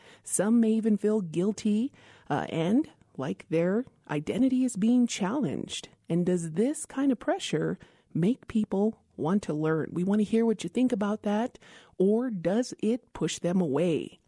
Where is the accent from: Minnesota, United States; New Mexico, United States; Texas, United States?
New Mexico, United States; Isleta Pueblo; from Shirhuipu'u. Maybe you know it as Isleta Pueblo.